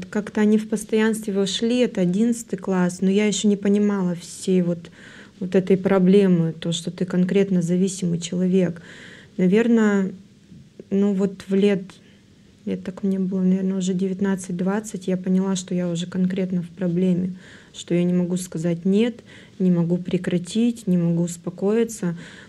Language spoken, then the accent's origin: Russian; Irkutsk, Irkutsk Oblast, Russia; also born or lived in Tulun; Я родом, вообще родилась я в Тулуне. Жила я в городе Иркутске. То у меня просто у меня жила бабушка, и так было удобно, там в больнице мама рожала. Жили мы в Иркутске, то есть с самого детства, школу заканчивала там